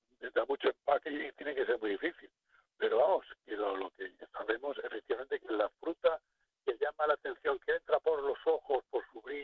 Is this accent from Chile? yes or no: no; Garrucha, Andalusia, Spain; Yo soy de Garrucha, Almería.